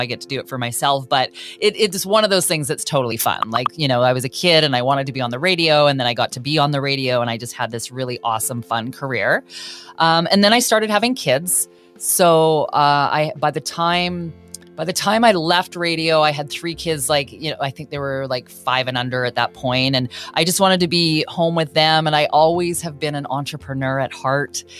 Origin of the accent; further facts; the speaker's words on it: British Columbia, Canada; So I got started in radio in my hometown and where I currently live. It's in a small town in BC, Canada.